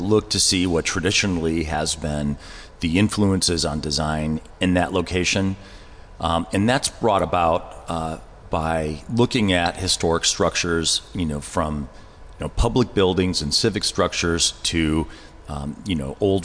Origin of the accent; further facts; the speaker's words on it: Milwaukee, Wisconsin, United States; So the major studios are in Milwaukee, which is where I'm from, my hometown, and Chicago.